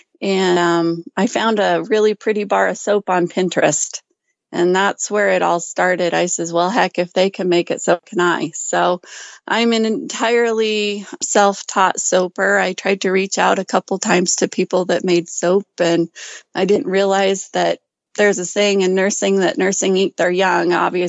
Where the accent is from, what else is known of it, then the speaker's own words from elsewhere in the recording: Gooding, Idaho, United States; I'm from Gooding, Idaho. I live on a rural farm.